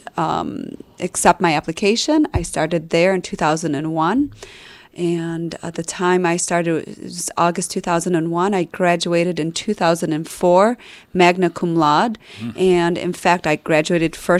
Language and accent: English; Dearborn, Michigan, United States; So I was born and raised here in Dearborn. I grew up in the south end of town. And so I attended Salina Elementary School. And then I was one of the first group of students that was then bused from the south end to Stout Middle School.